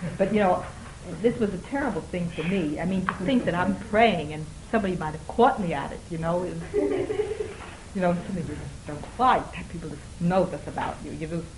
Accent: Missouri, United States; I'm from Missouri. I've always been from Missouri. I still am, unfortunately.

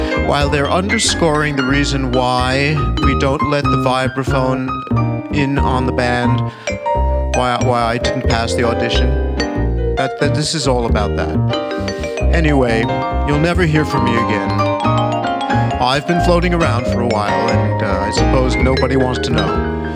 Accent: New York, United States; I'm from New York, I had all the gigs.

